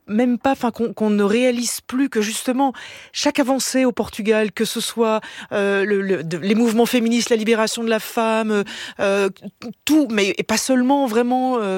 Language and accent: French; France; et notamment chez nous, en France